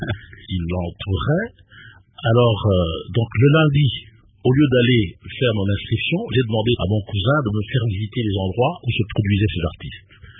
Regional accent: Lubumbashi, Haut-Katanga, DR Congo; Moi, je ne lui ai pas dit que je venais de Lubumbashi

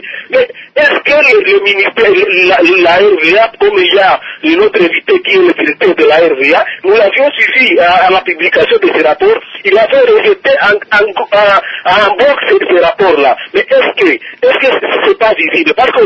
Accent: Kivu, DR Congo; parce que je suis aussi de Kivu

